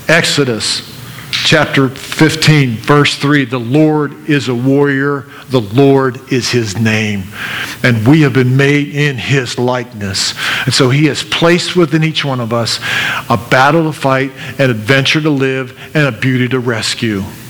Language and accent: English; Pittsburgh, Pennsylvania, United States; Hey, I was raised near Pittsburgh. We didn't hunt and fish. There were no water. There was no lakes there unless you want to go down to the steel mills. So I grew up with a different set of values.